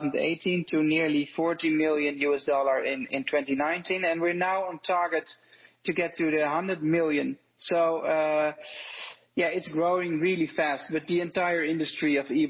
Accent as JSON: {"language": "English", "town": "Amsterdam", "region": "North Holland", "country": "Netherlands", "second_language": "English", "said": "I'm from Amsterdam, capital of the Netherlands."}